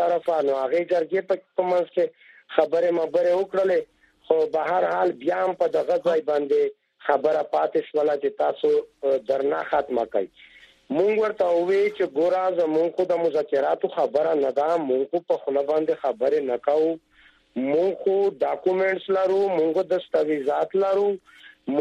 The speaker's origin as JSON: {"language": "Pashto", "region": "Khyber Pakhtunkhwa", "country": "Pakistan", "lives_now": "Peshawar, Pakistan", "said": "دې ته مونږ خایو چې مونږ وزیرستان خلک"}